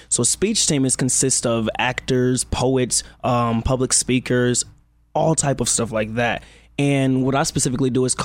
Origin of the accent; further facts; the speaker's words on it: Chicago, Illinois, United States; Chicago in the building, man.